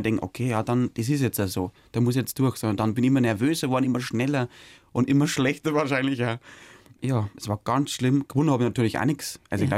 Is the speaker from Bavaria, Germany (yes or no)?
yes; Bavaria, Germany; now in Munich, Germany; als Niederbayer mit Bauernhof-Hintergrund kann man sowieso nur Kabarettist werden. Wenn ich nicht gerade auf Ochsentour bin, bin ich in meiner WG in München oder daheim bei unseren Rindviechern.